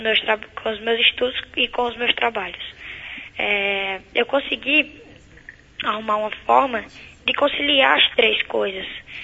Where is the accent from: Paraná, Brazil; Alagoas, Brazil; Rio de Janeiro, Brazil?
Alagoas, Brazil; Sururu Valley, que é o Vale do Silício Alagoano, de onde eu vim.